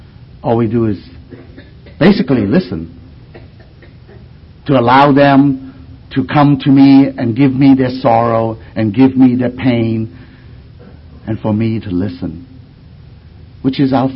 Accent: California, United States; I'm from Southern California.

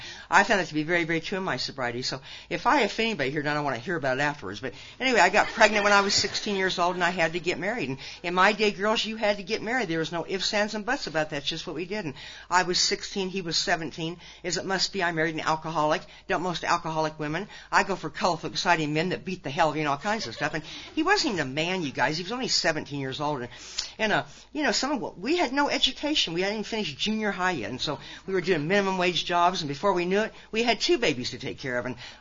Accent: Nebraska, United States; when I was growing up in Nebraska, there just wasn't a lot of drugs on the street.

